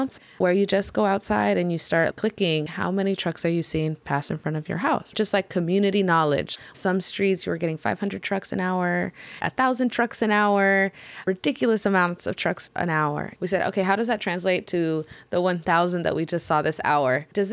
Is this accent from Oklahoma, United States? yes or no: no; California, United States; I come from the Inland Empire. I've been living there for 20 years